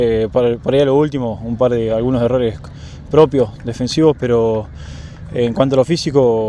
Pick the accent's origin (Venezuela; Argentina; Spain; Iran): Argentina; Jujuy; moved away as an adult; also born or lived in Santa Fe; now in Córdoba, Argentina; Bueno, soy de Santa Fe y me fui a vivir de chico a Jujuy. Debido al fútbol estuve por varios lugares y hace un par de años me vine a estudiar a Córdoba